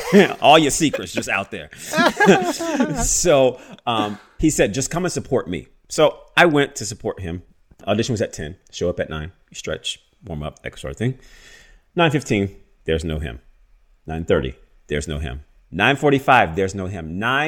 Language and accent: English; Baton Rouge, Louisiana, United States; now in New York, United States; I remember being in New York living. I moved there from Louisiana